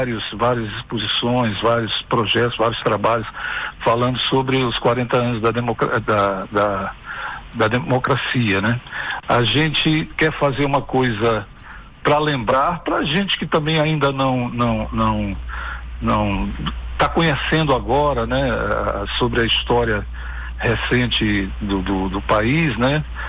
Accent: São Luís, Maranhão, Brazil; now in Rio de Janeiro, Brazil; eu sou de São Luís do Maranhão, né? Moro atualmente no Rio de Janeiro há 10 anos.

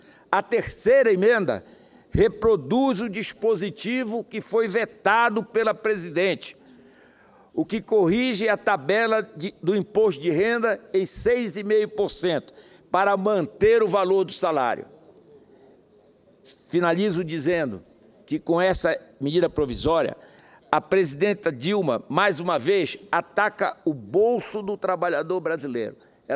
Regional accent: Brazil; E somos nós, brasileiros, que pagamos o pato, lamentavelmente.

